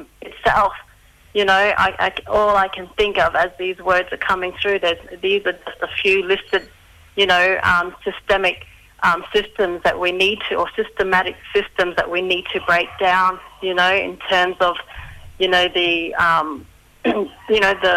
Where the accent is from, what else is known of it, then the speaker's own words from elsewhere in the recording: Queensland, Australia; So, Gugu Yalanji Jaldu, so just north of Cairns. So I have my links to Gugunyungu, Gubriwara, and Jule Wara, which is Daintree, Mossman